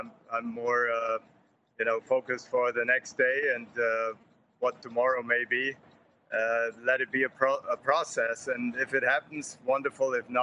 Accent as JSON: {"language": "English", "country": "Germany", "tie": "born or raised there", "lives_now": "United States", "said": "growing up in Germany, I enjoy soccer, but I love snow skiing. And coming over here, living in the States"}